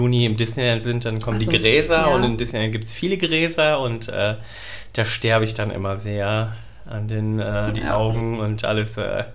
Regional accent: North Rhine-Westphalia, Germany; ich komme vom Dorf, aus dem Oberbergschen

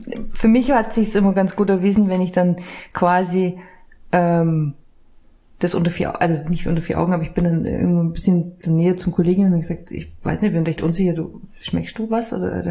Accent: Bavaria, Germany; Also ich komme aus Bayern und also für mich gehört ein Feierabendgetränk auch manchmal einfach dazu.

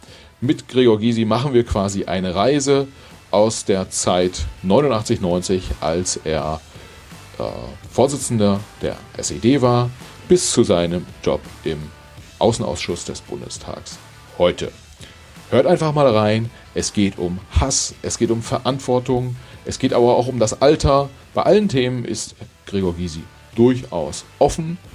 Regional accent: Mecklenburg-Vorpommern, Germany; Hier sitzen zwei, ich würde es mal sagen, gelernte DDR-Bürger. Ich bin selbst auch in Mecklenburg-Vorpommern aufgewachsen, Mecklenburgische Seenplatte, und habe da noch ein paar Jahre sozusagen das FDJ-Hemd tragen dürfen, müssen, wie auch immer.

